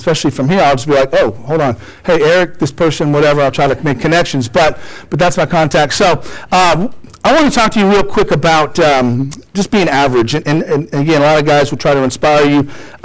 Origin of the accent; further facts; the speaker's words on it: California, United States; She's a 49er fan because we're from California.